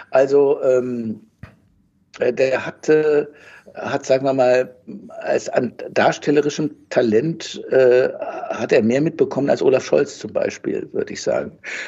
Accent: Mainz, Rhineland-Palatinate, Germany; now in Berlin, Germany; Ich bin in Mainz, in Rheinland-Pfalz aufgewachsen und dann nach Berlin gegangen, schon in meinen 30ern war ich da.

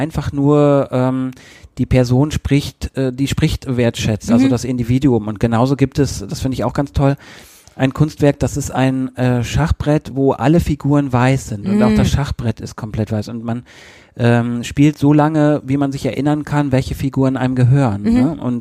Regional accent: Vechta, Lower Saxony, Germany; in Vechta in Niedersachsen, wo ich aufgewachsen bin

